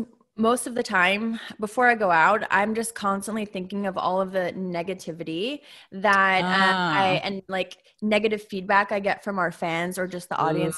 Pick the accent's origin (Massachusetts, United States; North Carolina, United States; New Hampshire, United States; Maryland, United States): Massachusetts, United States; But I'm from Massachusetts. So I was thinking I want to do this, and I'm from a big Italian family.